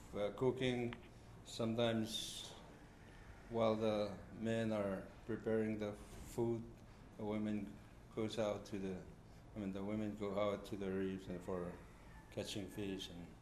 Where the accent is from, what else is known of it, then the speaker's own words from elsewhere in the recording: Kosrae, Micronesia; I was born and raised on Kusrae, which is a volcanic island surrounded by fringing reefs.